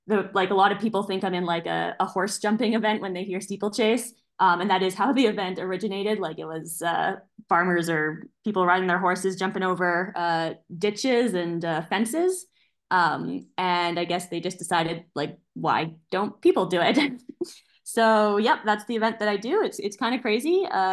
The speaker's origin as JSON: {"language": "English", "town": "South Hazleton", "region": "British Columbia", "country": "Canada", "said": "I am from South Hazleton, British Columbia."}